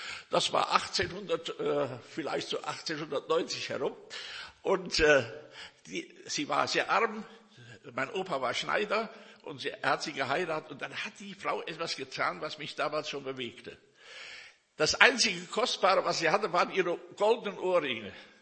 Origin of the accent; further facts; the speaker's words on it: Herdorf, Rhineland-Palatinate, Germany; ich komme aus Herdorf, Stutthütten, aus der Kirchengemeinde und bin eigentlich in der landeskirchlichen Gemeinschaft groß geworden.